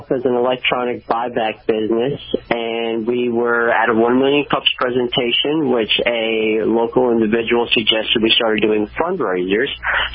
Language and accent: English; Shreveport, Louisiana, United States; Well, as you said, I'm from Shreveport, Louisiana